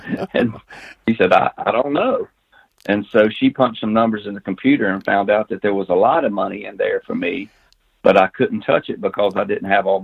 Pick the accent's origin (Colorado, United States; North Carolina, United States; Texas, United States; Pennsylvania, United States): North Carolina, United States; I grew up in North Carolina, went to church as a little boy.